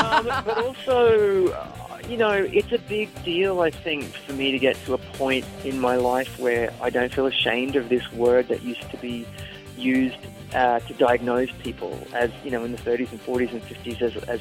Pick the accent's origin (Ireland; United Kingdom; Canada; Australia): Australia; now in United States; I'm Australian, he's British, and we live in America.